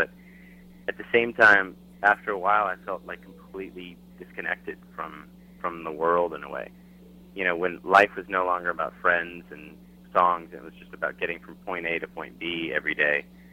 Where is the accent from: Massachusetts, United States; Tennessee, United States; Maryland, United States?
Tennessee, United States; Nashville; now in Los Angeles, United States; you know, I grew up in Nashville, Tennessee, so I grew up in a smaller town